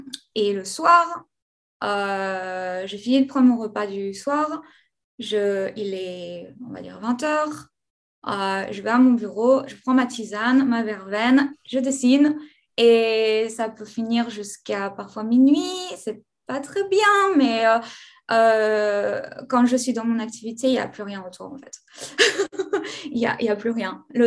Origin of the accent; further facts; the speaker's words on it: France; now in Stockholm, Sweden; Je suis française, je travaille en Suède